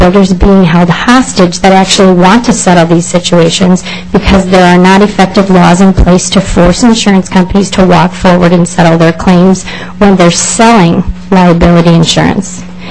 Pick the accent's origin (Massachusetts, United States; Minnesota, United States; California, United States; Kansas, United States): Minnesota, United States; Eagan; I'm from Egan.